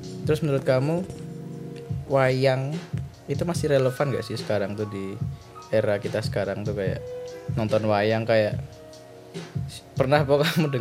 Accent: Yogyakarta, Special Region of Yogyakarta, Indonesia; Kasarnya kayak kita orang Jogja gitu kan ya, kita gak tahu band-band Jogja ada apa aja

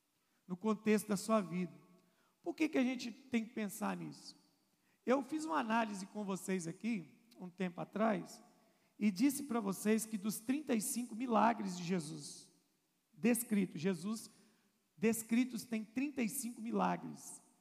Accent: Minas Gerais, Brazil; Irmão, como bom mineiro que somos

